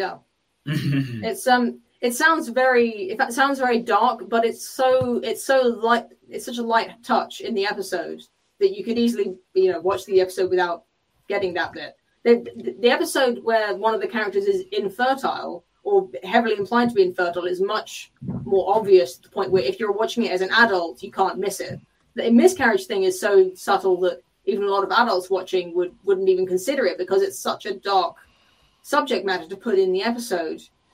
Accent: England, United Kingdom; England. I prefer to call it England, but...

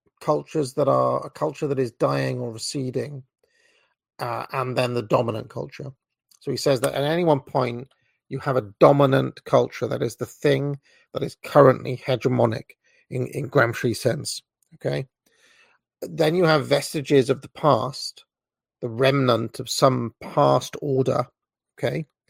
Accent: Wales, United Kingdom; fellow Welshman. I grew up in Wales, of course. My mother is Welsh

